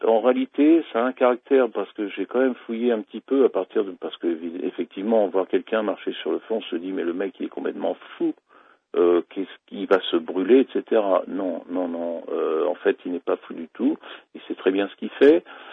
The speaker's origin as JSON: {"language": "French", "region": "Île-de-France", "country": "France", "accent": "Parisian", "said": "Je garderai mon accent parisien, voilà"}